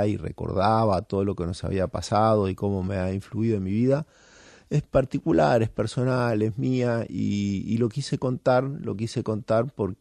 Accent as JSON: {"language": "Spanish", "country": "Argentina", "said": "yo cuando salí de los Andes volví a Argentina y durante 35 años hice una vida absolutamente normal"}